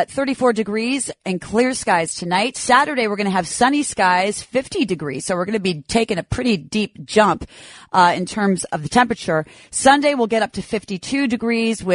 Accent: Miami, Florida, United States; Quite a few financial firms bailed on the Big Apple and began looking at my hometown, Miami, as a future financial capital.

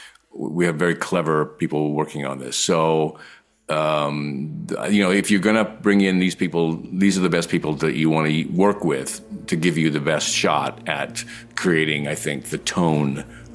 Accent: Pacific Northwest, United States; We just talked about life and he grew up in the Northwest. I grew up in the Northwest. We had shared experiences.

